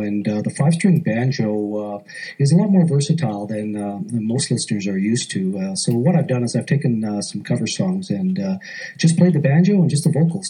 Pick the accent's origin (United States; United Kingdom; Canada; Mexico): Canada; Regina, Saskatchewan; we grew up in North Regina there on the five-block Hamilton Street